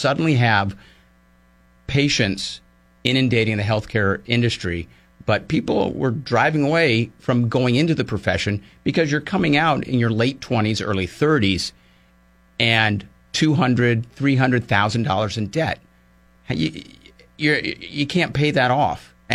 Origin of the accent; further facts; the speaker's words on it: Missouri, United States; I know back in my home state of Missouri, they allowed physicians right out of medical school.